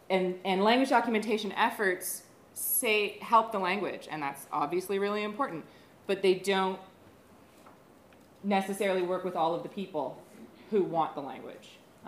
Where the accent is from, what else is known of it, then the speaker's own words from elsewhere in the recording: Canada; I come from Canada